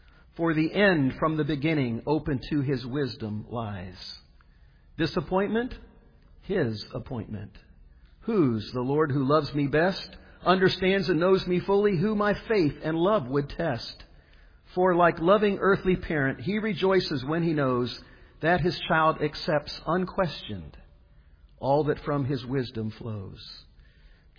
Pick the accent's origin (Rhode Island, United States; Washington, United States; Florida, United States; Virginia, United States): Florida, United States; Fort Lauderdale; moved away; also born or lived in New York; I recall as a child, when we moved back to Fort Lauderdale from New York, for which my granddad never forgave my father, taking us away from New York.